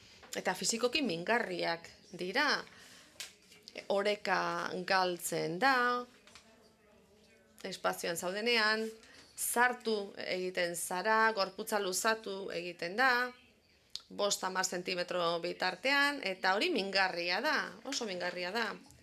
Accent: France; Basque is a second language; Ni frantsesa naiz, 100% aita suediarra da, baina nik ez du suediera egiten

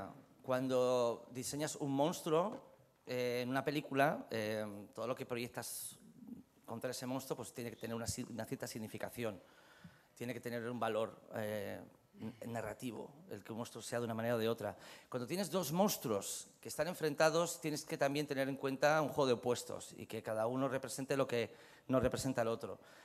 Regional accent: Madrid, Community of Madrid, Spain; also born or lived in Cabezón de la Sal; y yo soy de Madrid, pero vengo de Cabezón de la Sal.

